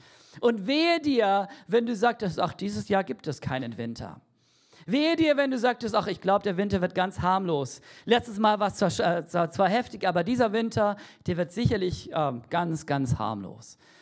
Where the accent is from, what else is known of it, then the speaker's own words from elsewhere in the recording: Cameroon; Ich bin in Kamerun groß geworden, da gibt es keine Straßen, die irgendwie dafür taugen würden.